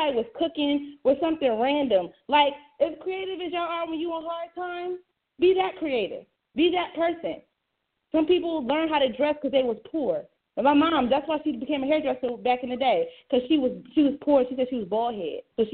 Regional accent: Philadelphia, Pennsylvania, United States; and I went to a couple of them schools because I'm from West Philly

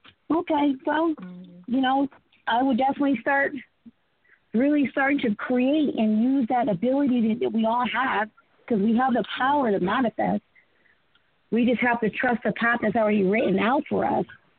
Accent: India; I'm from India. Go to a Hindu temple.

